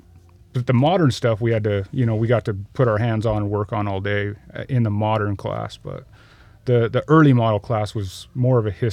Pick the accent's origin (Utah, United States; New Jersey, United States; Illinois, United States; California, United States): Utah, United States; Yeah, I grew up in Utah.